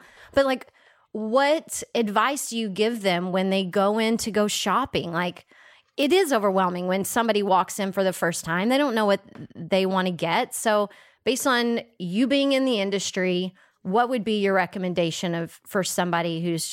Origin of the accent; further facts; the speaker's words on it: Texas, United States; Hell, I'm from Texas. I'm not offended.